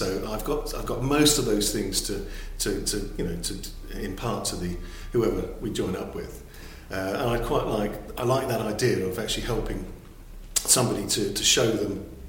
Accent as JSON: {"language": "English", "region": "London", "country": "United Kingdom", "tie": "born or raised there", "lives_now": "Colchester, United Kingdom", "said": "I was born and bred in London and spent many years in London and came to Colchester about 12, 13 years ago."}